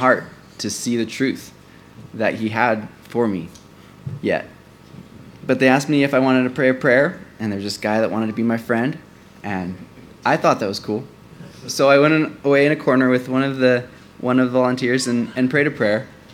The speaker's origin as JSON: {"language": "English", "town": "Jackson", "region": "Michigan", "country": "United States", "tie": "born there", "said": "But I was born in Jackson, Michigan. My parents were at a training facility there, training to be missionaries."}